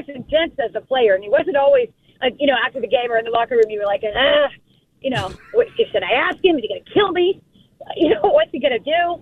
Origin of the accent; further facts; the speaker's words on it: South Carolina, United States; I'm from South Carolina. That's home.